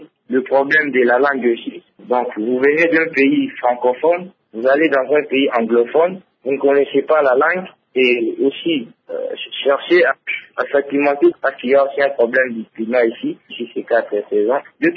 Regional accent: DR Congo; now in Johannesburg, South Africa; Quand on a des amis ici d'Africains, on a honte de dire qu'on est du Congo. On a honte de montrer même les images du pays.

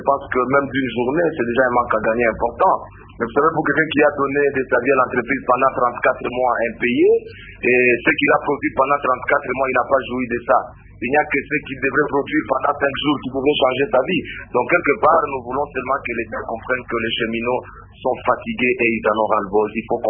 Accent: DR Congo; Moi, je ne suis pas belge. Je suis congolais des pères et des mères.

